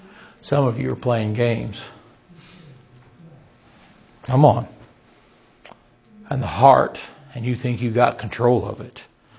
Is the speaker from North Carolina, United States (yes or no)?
no; Wisconsin, United States; Well, we're from Wisconsin, so maybe you would do that.